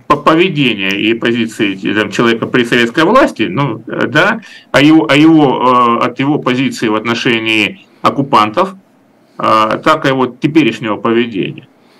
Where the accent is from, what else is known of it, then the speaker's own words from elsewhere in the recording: Rostov-on-Don, Rostov Oblast, Russia; в моем родном городе Ростове-на-Дону